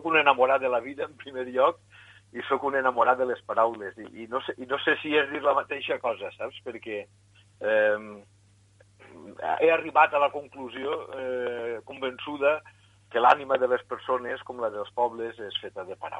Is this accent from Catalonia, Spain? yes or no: no; Alicante, Valencian Community, Spain; born there; vaig néixer a Alacant el 24 de gener de 1968 i faig de mestre en la Universitat d'Alacant.